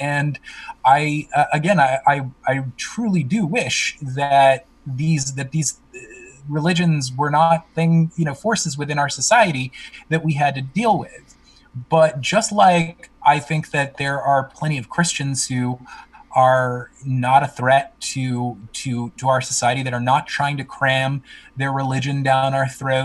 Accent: New York City, New York, United States; I'm a New Yorker. I mean, I don't live in New York right now, but I consider myself a New Yorker. I lived there most of my life.

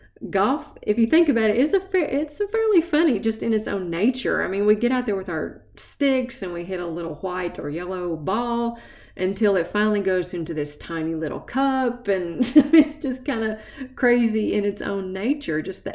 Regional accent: Tennessee, United States; accent: East Tennessee; So that's my East Tennessee accent for you.

